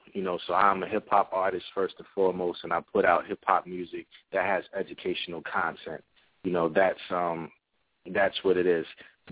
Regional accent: New Brunswick, New Jersey, United States; also born or lived in Willingboro; Okay, well … I am from New Brunswick, New Jersey. I grew up between New Brunswick and Willingboro, New Jersey.

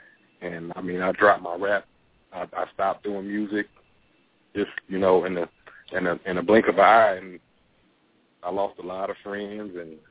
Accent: Detroit, Michigan, United States; Oh, I'm calling from Louisiana. I'm originally from Detroit.

